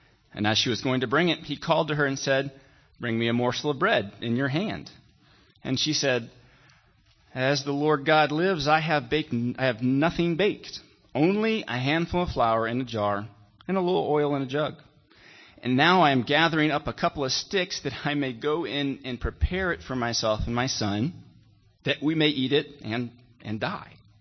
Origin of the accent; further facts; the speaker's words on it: South Carolina, United States; hospitality, at least where I'm from, which is South Carolina.